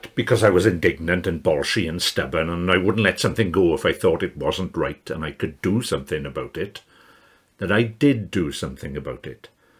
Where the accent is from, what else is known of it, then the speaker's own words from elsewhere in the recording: Rhondda, Wales, United Kingdom; When I was growing up in the Rhondda in the 1960s, something astonishing happened to a neighbour of ours.